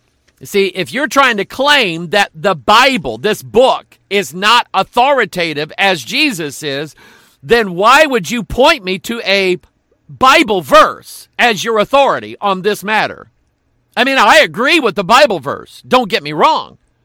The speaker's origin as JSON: {"language": "English", "country": "United States", "said": "now, I'm an American. I like my tea cold and sweet."}